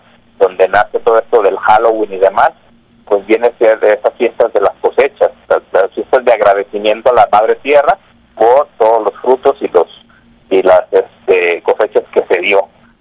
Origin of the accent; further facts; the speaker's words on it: Mexico; poesía nos da identidad como mexicanos.